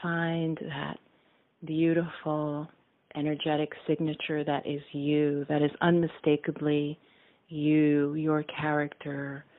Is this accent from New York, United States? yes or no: yes; Bronx, New York, United States; Growing up in the South Bronx, a little girl, poor family